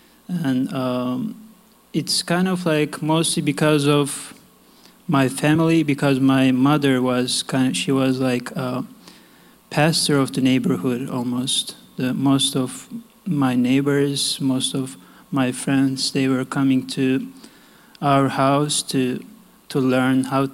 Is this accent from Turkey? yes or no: yes; Istanbul, Turkey; moved away as an adult; I'm originally from Turkey. I came here in 2019. So when I came here, I was 24. And I'm from Istanbul. I have lived in Istanbul for all those years, 24 years. And after that, I came here.